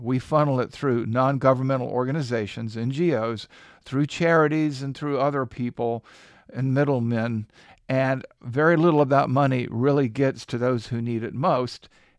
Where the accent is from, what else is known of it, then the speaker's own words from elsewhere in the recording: Savannah, Georgia, United States; I'm going to be talking to you about my hometown in Savannah, Georgia